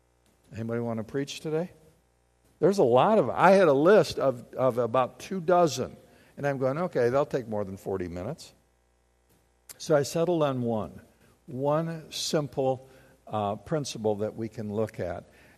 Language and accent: English; Battle Creek, Michigan, United States; I grew up in Battle Creek in a city, but it's like, come on, my mom gave me some common sense.